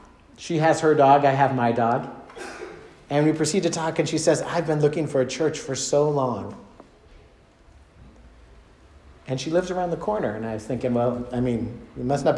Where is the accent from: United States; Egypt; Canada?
United States; Sacramento, California; I grew up in Sacramento. We would raft.